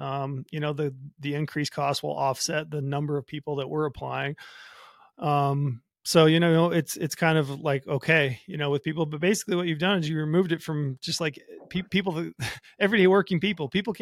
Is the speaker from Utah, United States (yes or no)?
yes; Utah, United States; draw a general season deer tag in my home state of Utah.